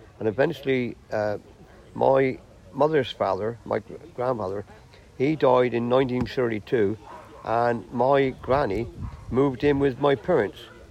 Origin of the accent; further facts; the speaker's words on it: South West England, United Kingdom; born there; I was born in Amore, a little village just north of Penzance, in 1943